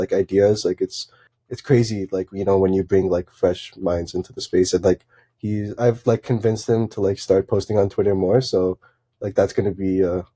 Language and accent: English; Canada; I recently found out that like not everyone likes poutine, which is crazy to me because I'm Canadian.